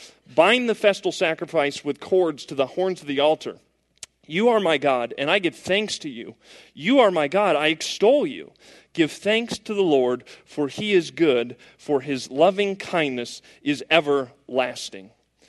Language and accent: English; Denver, Colorado, United States; Like, I grew up in Denver, Colorado, so I woke up every day and I saw the mountains